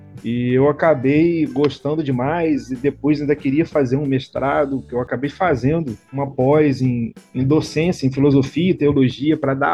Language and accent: Portuguese; Campos dos Goytacazes, Rio de Janeiro, Brazil; Sim, sou natural daqui.